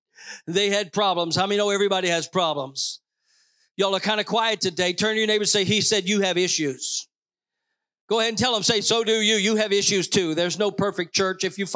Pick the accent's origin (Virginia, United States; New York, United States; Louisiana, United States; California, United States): Louisiana, United States; now in Missouri, United States; Now, we live in Missouri or Missouri, but we don't live in misery. And I'm from Louisiana.